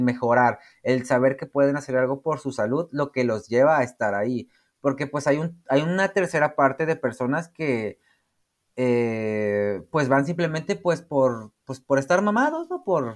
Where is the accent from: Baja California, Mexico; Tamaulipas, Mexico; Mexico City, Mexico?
Tamaulipas, Mexico; Matamoros; pues de donde venimos, ¿no? Del pueblo de donde somos, de Matamoros.